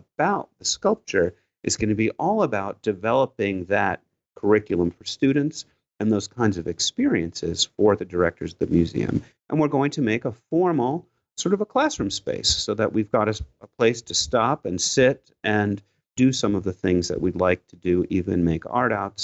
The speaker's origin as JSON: {"language": "English", "region": "New York", "country": "United States", "tie": "born or raised there", "lives_now": "Philadelphia, United States", "said": "I grew up in New York, and if New York is a city of commerce and striving and competition, that's not Philadelphia"}